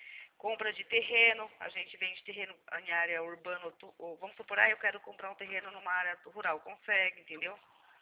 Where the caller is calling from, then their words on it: Atibaia, São Paulo, Brazil; Eu sou aqui de Atibaia, São Paulo, da Tencrédito.